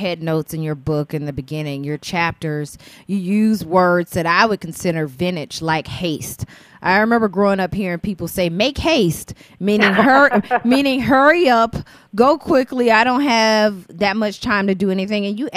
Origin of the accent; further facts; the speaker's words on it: the South, United States; So I love in your book, I'm a Southerner, so I love that you have so many recipes of desserts that I consider Southern